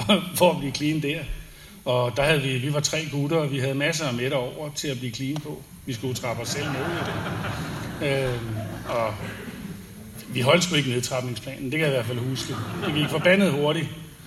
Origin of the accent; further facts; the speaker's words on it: Copenhagen, Capital Region of Denmark, Denmark; Jeg er fra København af